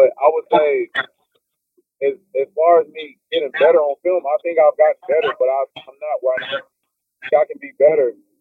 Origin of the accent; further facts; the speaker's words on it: the Carolinas, United States; I'm from Carolina.